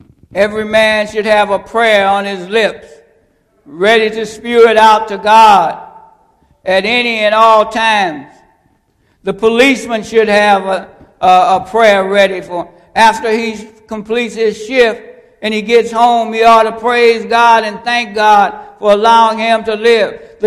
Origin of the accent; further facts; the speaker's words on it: England, United Kingdom; Since I'm English and I barely speak that so well, I simply say thank you